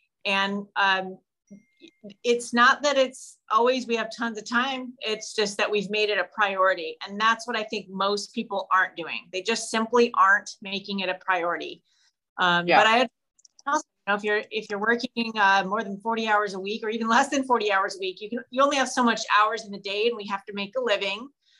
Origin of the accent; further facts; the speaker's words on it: Midwest, United States; and I grew up in the Midwest too. So it's different.